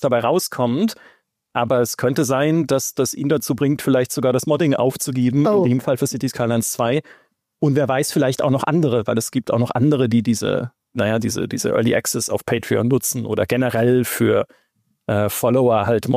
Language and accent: German; Munich, Bavaria, Germany; ne, als Münchner